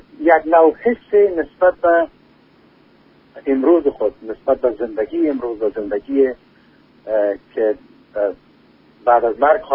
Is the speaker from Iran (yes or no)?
no; Tabar, Sar-e Pol, Afghanistan; born there; در روزگاران کودکی که من هنوز شاید 7-8 سال بیشتر نداشتم، در روستای تبر در سنچارک در ولایت سرپل افغانستان به دنیا آمدیم.